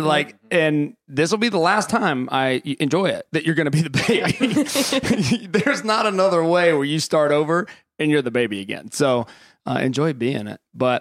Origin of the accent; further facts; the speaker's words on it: Alabama, United States; Because honestly, I grew up in South Alabama, but I had never heard of Belmont.